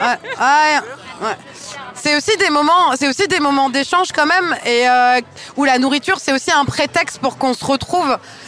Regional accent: Rennes, Brittany, France; parce que moi aussi je suis rennaise

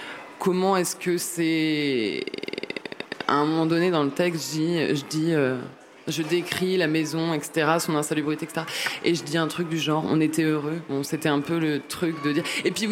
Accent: France; Moi, je viens des classes moyennes, de la France rurale

